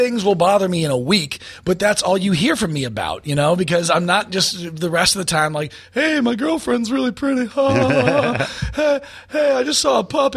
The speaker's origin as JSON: {"language": "English", "region": "California", "country": "United States", "said": "Why am I from Texas? I'm from Orange County, California."}